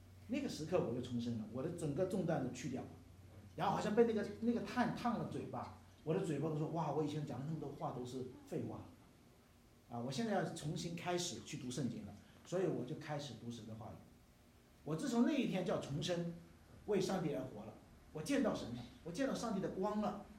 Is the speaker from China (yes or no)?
yes; China; now in Canada; 你是个中国人，跑到这个加拿大来讲圣经不太西方